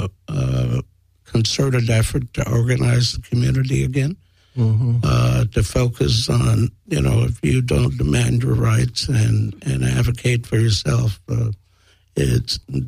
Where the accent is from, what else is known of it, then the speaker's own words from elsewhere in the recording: Los Angeles, California, United States; I am African American, mm-hmm. born and raised in South Central LA.